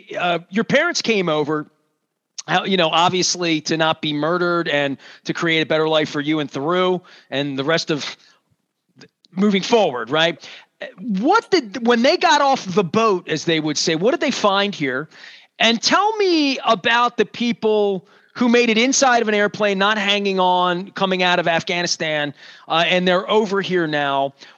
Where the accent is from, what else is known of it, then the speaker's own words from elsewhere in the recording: United States; I moved this weekend with boxes. I'm American.